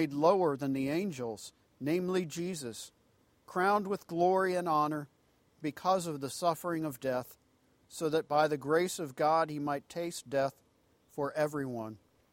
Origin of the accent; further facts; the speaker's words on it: Florida, United States; But later, as a teen growing up in Central Florida, where they have all the spring training games and so on